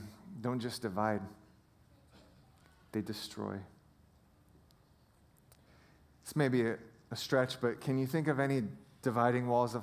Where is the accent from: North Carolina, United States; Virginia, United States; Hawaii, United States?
Hawaii, United States; Now, I grew up in Hawaii, and there was a word that was used for Caucasian people like me that didn't look like everybody else.